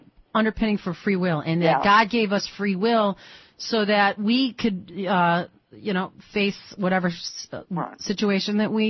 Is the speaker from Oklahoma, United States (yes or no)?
no; Michigan, United States; I'm from Michigan, and we had a big controversy where you were opposed to a gay rights here in Michigan.